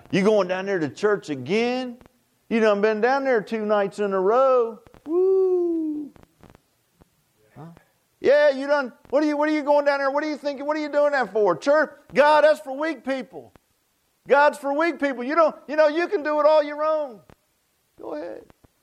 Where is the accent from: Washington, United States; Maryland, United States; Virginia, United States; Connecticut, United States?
Virginia, United States; Virginia Beach; I grew up in Virginia Beach, and, you know, we didn't have a lot of barns down Virginia Beach.